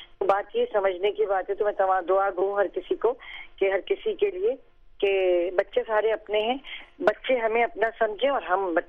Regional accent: Karachi, Sindh, Pakistan; کراچی میں پیدا ہوئی ہوں, کراچی سے ہی تعلق ہے میرا, اور پاکستان کی شہری ہوں, اس کے مجھے بہت فخر ہے. تو یہی کراچی سے تعلق ہے جی میرا.

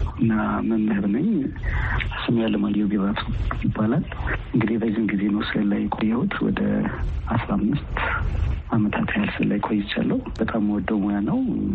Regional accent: Addis Ababa, Ethiopia; እንዳጋጣሚ ኮተቤ አካባቢ ስለነበርኩ የኮሌጅ ተማሪዎች ሊመጡ ይችላል ጠላም አለ እዛ ውስጥ ነው ያደኩት ለረጅም ጊዜ።

